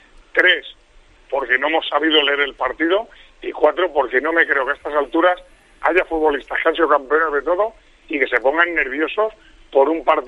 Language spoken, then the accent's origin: Spanish; Spain; y soy español